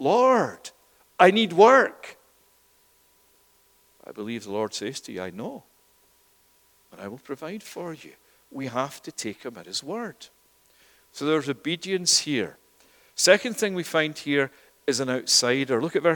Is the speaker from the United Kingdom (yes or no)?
yes; Scotland, United Kingdom; moved away as an adult; now in Toronto, Canada; I remember 28 years ago when I came here from Scotland, from the UK, with my wife and family.